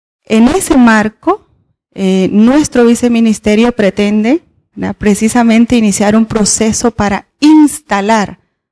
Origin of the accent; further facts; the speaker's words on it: El Salvador; No existen datos oficiales todavía de decir somos tantos salvadoreños fuera del territorio nacional